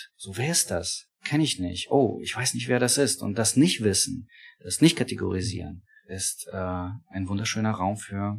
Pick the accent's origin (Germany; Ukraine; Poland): Ukraine; Ich komme aus der Ukraine, bin sozialisiert mit vielem aus der Sowjetunion